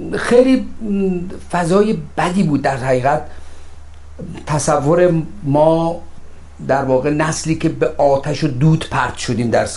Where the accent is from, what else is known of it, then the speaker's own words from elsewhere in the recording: Tehran, Tehran Province, Iran; من بچه تهرانم، بزرگ شده تهرانم، بزرگ شده جنوب شهر تهران هستم.